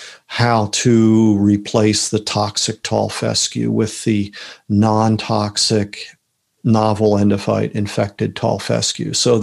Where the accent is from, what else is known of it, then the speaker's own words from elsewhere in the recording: Pennsylvania, United States; I was born and raised in Lower Bucks County, Pennsylvania, which is suburbs of Philadelphia.